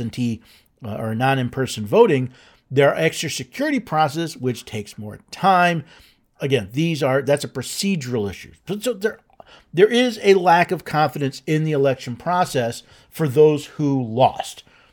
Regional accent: Tennessee, United States; including, by the way, in my home state of Tennessee.

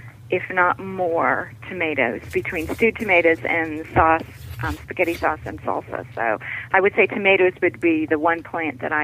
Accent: the North, United States; now in South Carolina, United States; especially since I grew up in the North where it was cold and there's 3 feet of snow and 27 below zero right now. So I really had to learn a lot about the area that we moved to here in South Carolina.

